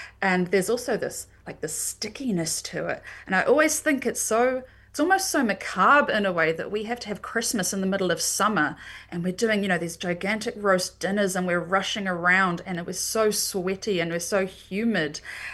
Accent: Wairuku, New Zealand; I grew up in Wairuku and I couldn't have written this book without being from Wairuku.

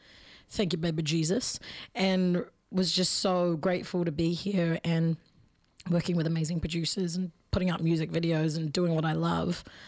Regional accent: Te Awamutu, Waikato, New Zealand; because I'm from Te Awamutu

